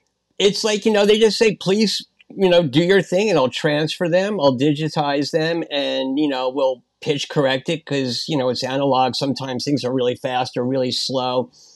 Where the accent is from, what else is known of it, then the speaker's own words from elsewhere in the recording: Port Washington, New York, United States; I grew up on Long Island